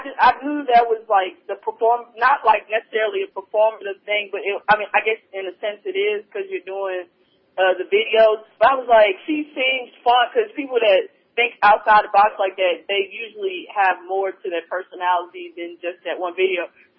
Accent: Oklahoma, United States; because I'm like country. I'm from the Midwest. I'm from Oklahoma, and we country. So sometimes my accent comes out sometimes

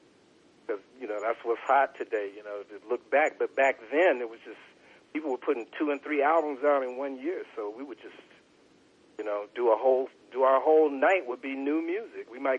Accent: Youngstown, Ohio, United States; You know, I'm from Ohio, Youngstown, Ohio

